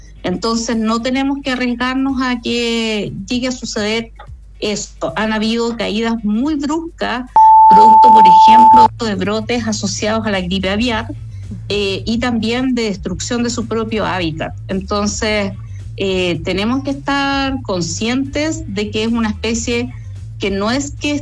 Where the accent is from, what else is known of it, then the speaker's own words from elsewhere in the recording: Chile; nosotros como chilenos